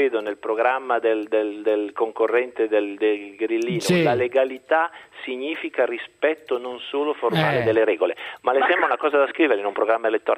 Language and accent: Italian; Parma, Emilia-Romagna, Italy; Ma ora sono di Parma e quindi non voto a Parma